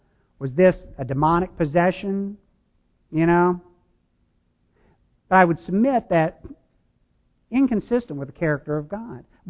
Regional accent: Midwest, United States; I mean, I grew up in the Midwest, and I went to some hog farms.

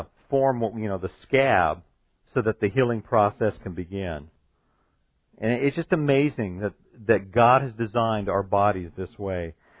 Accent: Colorado, United States; I'd call it a hill because I'm from Colorado and I know what real mountains look like.

